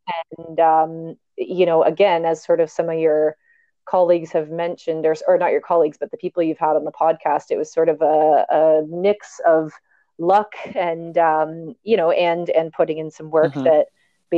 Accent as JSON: {"language": "English", "town": "Huntsville", "region": "Ontario", "country": "Canada", "tie": "born or raised there", "said": "And I grew up in Huntsville, like a kind of Muskoka area."}